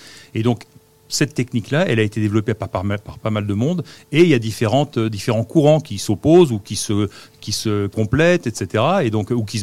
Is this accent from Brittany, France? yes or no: no; Saumur, Pays de la Loire, France; À chaque fois que je reviens, je rentre chez moi à Saumur, j'arrive, je vois le château, je vois la Loire